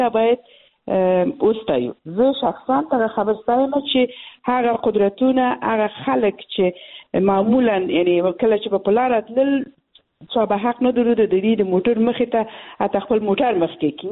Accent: Balkh, Afghanistan; زما په ولایت کښې چې زه د بلخ ولایت یم

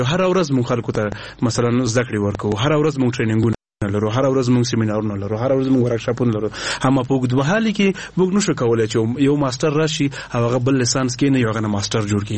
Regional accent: Nangarhar, Afghanistan; نو زه د ننګرهار ولایت یم.

